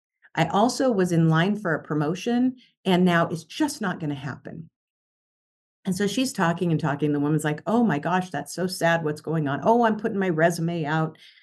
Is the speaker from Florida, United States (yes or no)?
no; Spokane, Washington, United States; So I could use the gym here in my hometown of Spokane.